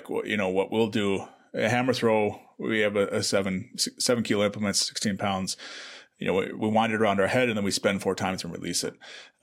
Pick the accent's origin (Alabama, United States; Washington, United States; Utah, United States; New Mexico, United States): Washington, United States; Seattle; I'm from Seattle, which is right across the border from where he was living.